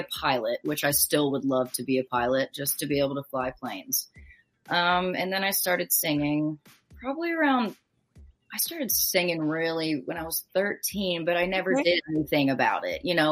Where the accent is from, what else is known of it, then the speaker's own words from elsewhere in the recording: New Jersey, United States; So I'm from South Jersey. Yeah. So I was just playing at little bars around South Jersey, getting paid under the table.